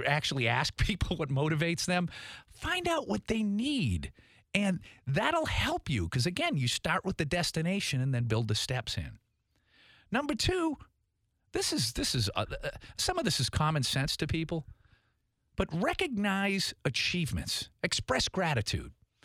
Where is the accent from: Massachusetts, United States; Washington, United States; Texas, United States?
Massachusetts, United States; Tewksbury; moved away; I grew up in Tewksbury, Massachusetts. What a great town. It's changed so much over the years since I left 35 some odd years ago.